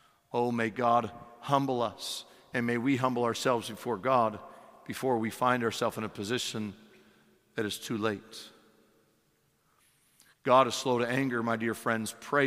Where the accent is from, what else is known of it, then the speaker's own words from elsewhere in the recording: Pennsylvania, United States; A church I grew up in Pennsylvania, all the way until I went to college, we never had air.